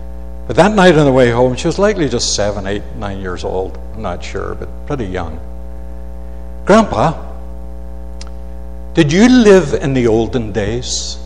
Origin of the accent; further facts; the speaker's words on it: Newtownards, Northern Ireland, United Kingdom; I described a little house that I was brought up in Newtonards. It was 2 bedrooms, 1 on the main floor.